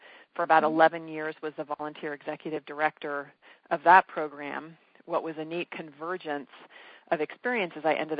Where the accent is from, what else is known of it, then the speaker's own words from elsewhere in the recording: San Francisco Bay Area, California, United States; I'm from the San Francisco Bay Area